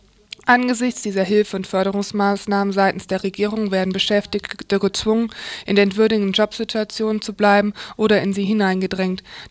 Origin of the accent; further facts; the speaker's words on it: Frankfurt, Hesse, Germany; Ein bisschen freut es eine als Frankfurterin ja schon